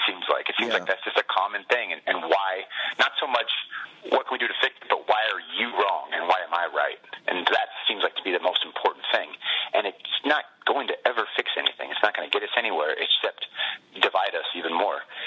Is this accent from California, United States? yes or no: yes; California, United States; my dad, since we're Niners fans, we grew up in the Bay Area, my dad ended up being the highest bidder.